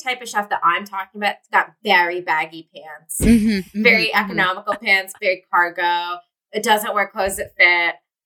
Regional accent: Philadelphia, Pennsylvania, United States; Okay, I'm from Philly, so let's say they started off at like an Auntie Anne's.

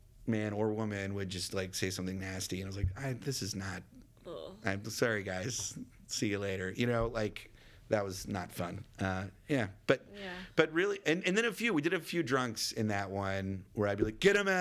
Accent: Dallas, Texas, United States; I grew up in Dallas.

